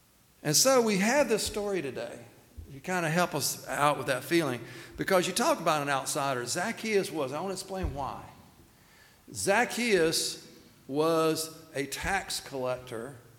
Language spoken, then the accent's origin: English; Laurinburg, North Carolina, United States; And growing up in Laurinburg, you know, we had our groups of friends here.